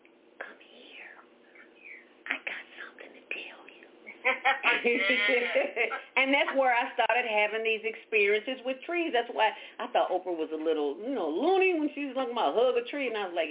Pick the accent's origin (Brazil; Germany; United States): United States; Mississippi; I'm a child from Mississippi. I talk to anybody, everybody.